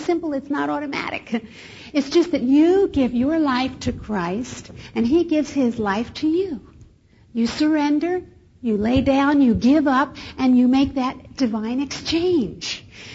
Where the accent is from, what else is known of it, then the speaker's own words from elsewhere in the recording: Philadelphia, Pennsylvania, United States; I was born and raised back east on the East Coast in Philadelphia, Southwest Philly.